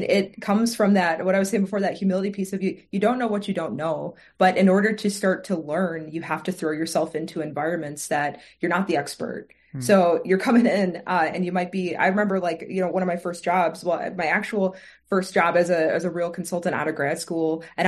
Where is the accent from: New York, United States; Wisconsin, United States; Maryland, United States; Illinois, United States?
Wisconsin, United States; Milwaukee; I'm from Milwaukee, Wisconsin.